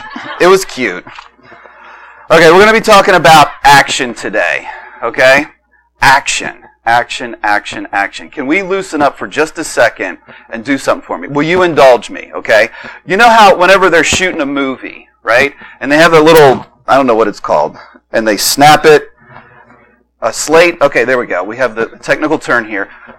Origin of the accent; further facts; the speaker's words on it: Boiling Springs, Pennsylvania, United States; but you know that I grew up in Boiling Springs and graduated from there